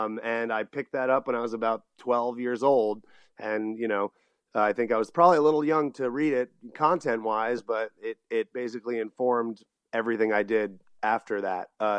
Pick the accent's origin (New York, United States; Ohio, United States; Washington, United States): New York, United States; Glen Cove; born there; So, I was born on Long Island.